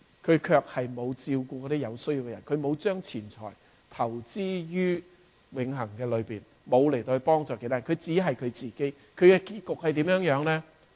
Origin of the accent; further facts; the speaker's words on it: Hong Kong; 我是香港人